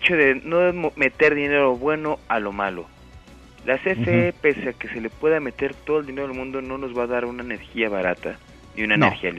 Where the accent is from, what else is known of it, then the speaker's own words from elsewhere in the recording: Mexico; Desafortunadamente, como mexicanos, a nosotros nos afecta